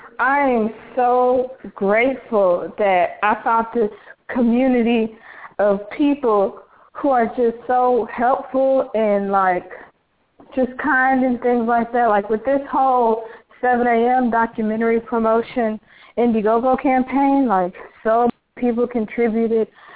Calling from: St. Louis, Missouri, United States; from St. Louis, Missouri.

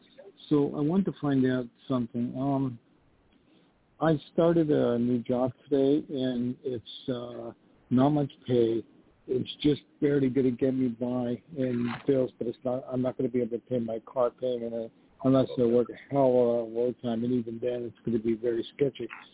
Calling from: New York, United States; Hi, and I'm actually calling from New York.

